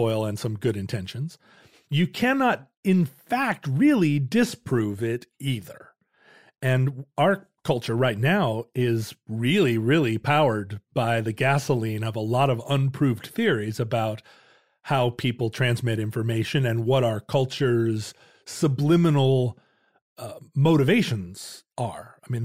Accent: Alaska, United States; But growing up in Alaska, we had the outdoors to play

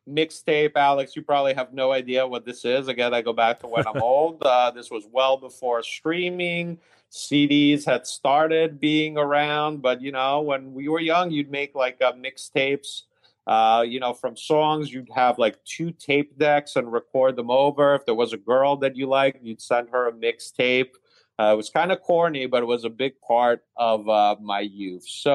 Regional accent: Padua, Veneto, Italy; English is a second language; because I grew up in Padova, and Vicenza is our bitter rival

